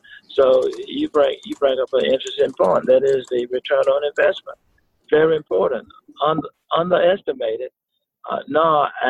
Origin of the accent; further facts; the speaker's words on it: Bayboro, North Carolina, United States; Well, I grew up in rural North Carolina, a little place called Bayboro, North Carolina. Proud to be a product of rural America, and grew up in time of segregation.